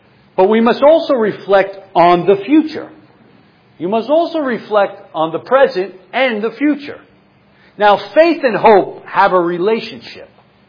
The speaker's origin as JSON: {"language": "English", "town": "Brooklyn", "region": "New York", "country": "United States", "said": "I'm originally from Brooklyn, and I've never been on the cyclone."}